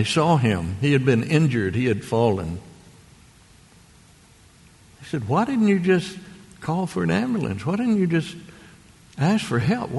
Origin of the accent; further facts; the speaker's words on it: Mississippi, United States; Okay, we didn't have any toys in Mississippi. You had a gun. That's about it.